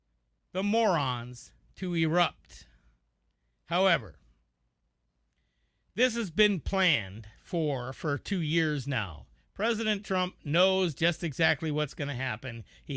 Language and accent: English; United States; That's because I am an American man, and I'm a patriot